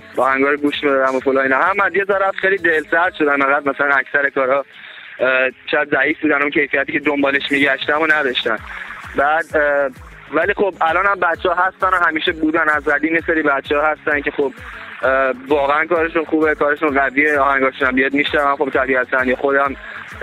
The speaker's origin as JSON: {"language": "Persian", "country": "Iran", "tie": "born there", "also_born_or_lived": "United States", "said": "من ایران به دنیا اومدم، ولی خب تمام زندگیم به خاطر شغل پدرم، پدرم پروفسور خاکشناسی بود، استاد دانشگاه بودم، برای همین برای تحقیقات و اینا زیاد مسافرت می‌رفتیم. من حدوداً 2-3 سال ایران بودم، 2-3 سال آمریکا، همیشه تو رفت آمد بودم"}